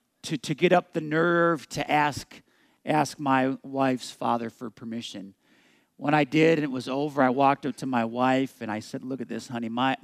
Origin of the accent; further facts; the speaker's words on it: United States; Living here as an American has value to me, and I honor my country by taking off my hat.